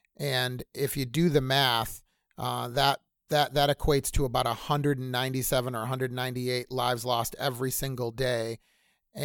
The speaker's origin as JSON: {"language": "English", "town": "Buffalo", "region": "New York", "country": "United States", "tie": "born or raised there", "lives_now": "Atlanta, United States", "said": "I actually am born and raised in Buffalo, New York, and moved down after getting much of my education in New York, moved down to Atlanta, Georgia"}